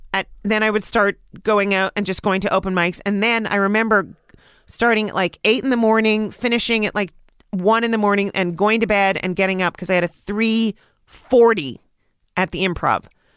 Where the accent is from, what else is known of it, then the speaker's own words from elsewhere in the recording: Canada; I am. I'm just Canadian.